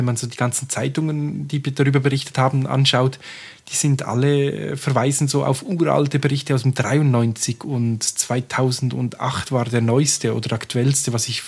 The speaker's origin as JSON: {"language": "German", "region": "Graubünden", "country": "Switzerland", "said": "aus meiner Heimat, aus dem Bündnerland, genauer gesagt aus Chur, unserer Hauptstadt des Kantons"}